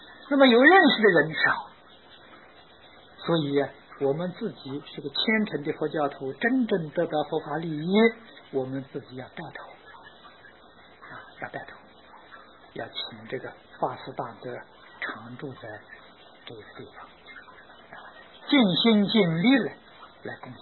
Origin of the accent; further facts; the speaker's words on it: China; 所以我们中国人讲孝，孝底下也讲顺，不顺呢就不算。